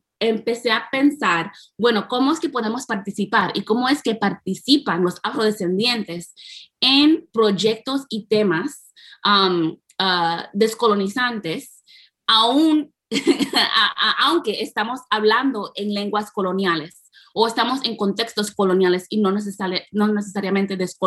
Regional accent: Puerto Rico; O sea, aquí mismo en el Caribe, donde están hablando, de donde soy yo, Puerto Rico, es el momento, el sitio de nacimiento del mundo colonial.

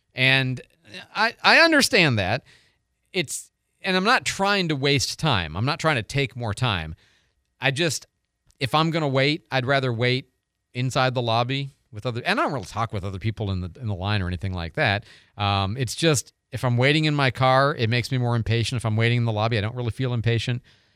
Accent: Chicago, Illinois, United States; So I grew up in Chicago where every card, you had a free ATM.

